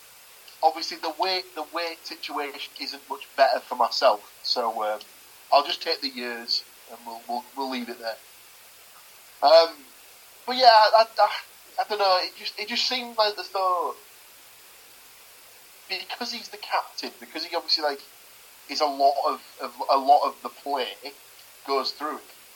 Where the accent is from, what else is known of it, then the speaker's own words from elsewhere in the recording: England, United Kingdom; Obviously, being English, I've learned to accept that penalties are just the natural progression of life